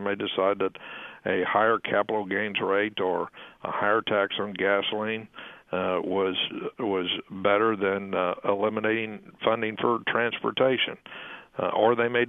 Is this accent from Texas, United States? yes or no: yes; San Antonio, Texas, United States; I know when I was growing up in San Antonio, my parents were, I'm part of that baby boom generation